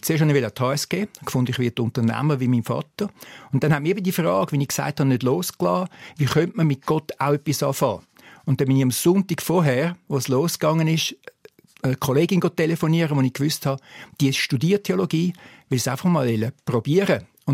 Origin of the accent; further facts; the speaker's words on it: Zurich, Switzerland; ich bin dort aufgewachsen in Zürich